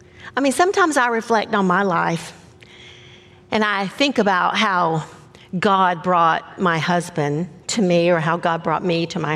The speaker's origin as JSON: {"language": "English", "region": "the Carolinas", "country": "United States", "tie": "born or raised there", "said": "I grew up in the Carolinas. I did not even know a northerner until I went to college."}